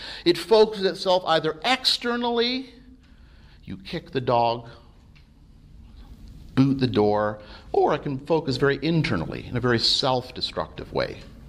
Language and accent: English; England, United Kingdom; Being English, I love rugby and Twickenham.